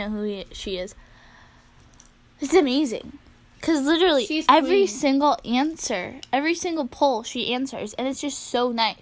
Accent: Canada; By the way, I'm Canadian.

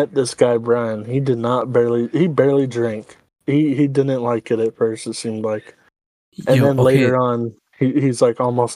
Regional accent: Ireland; I can't say anything because I'm not Italian. I'm Irish.

